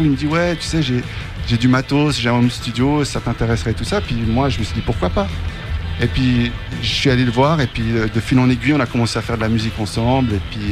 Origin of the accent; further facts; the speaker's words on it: Switzerland; Ah, je suis suisse, je suis un chien.